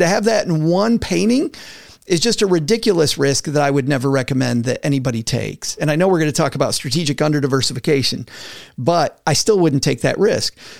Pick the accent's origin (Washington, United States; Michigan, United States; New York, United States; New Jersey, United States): Michigan, United States; I'm from West Michigan, so everything is agriculture for me.